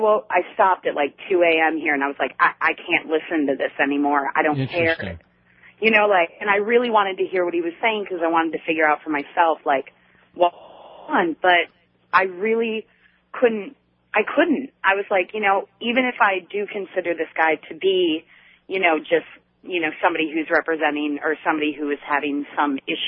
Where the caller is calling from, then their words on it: Minneapolis, Minnesota, United States; I'm calling from Minneapolis.